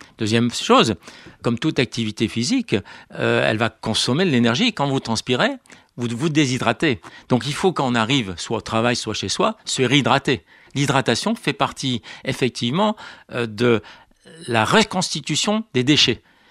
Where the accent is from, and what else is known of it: France